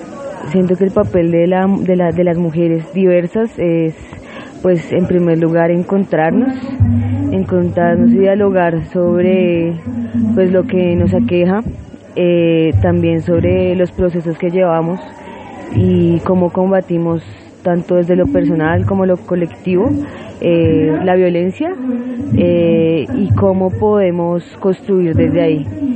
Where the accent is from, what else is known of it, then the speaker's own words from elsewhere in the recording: Colombia; Yo vengo de Colombia